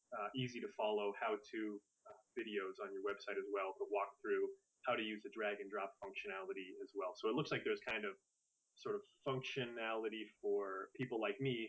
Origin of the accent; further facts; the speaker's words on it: Toronto, Ontario, Canada; I'm from Toronto as well. So it's nice to talk to someone from where I'm originally from.